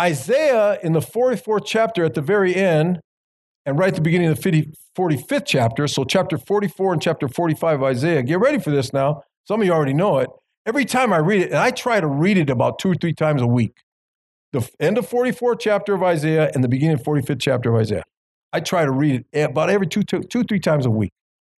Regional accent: Los Angeles, California, United States; I'm born and raised in L.A. I'm born and raised in Los Angeles. My mom and dad are from Mexico.

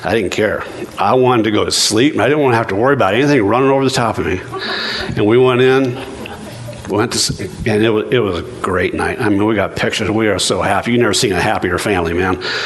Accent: Oregon, United States; And, you know, I'm from Oregon, so I was used to, you know, people come out and pumping your gas for you.

